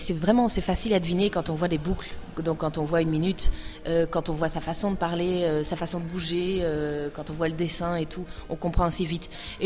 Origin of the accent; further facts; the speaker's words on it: Canada; moved away as an adult; now in France; je suis canadienne. Donc je suis née au Canada et j'ai habité 19 ans au Canada.